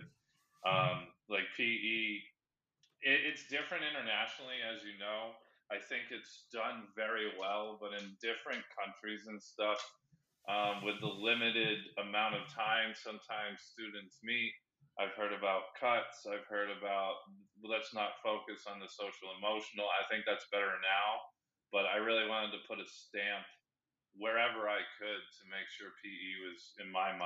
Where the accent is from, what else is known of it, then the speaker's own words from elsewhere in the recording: Indonesia; first language Indonesian; English is a second language; I mean, obviously I'm not Indonesian, but I learned Indonesian before I learned English because of my nanny. And the culture, just everything makes sense to me. Favorite food is Indonesian.